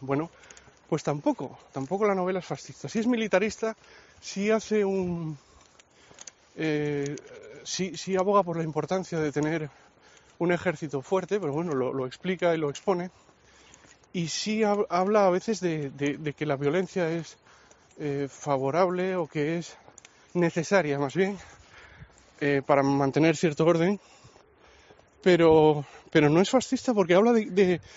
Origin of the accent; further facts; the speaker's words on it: Grado, Asturias, Spain; tan pequeña como Pravia, por ejemplo, aquí en Asturias, ¿no? Más pequeña que mi pueblo, que es Grado.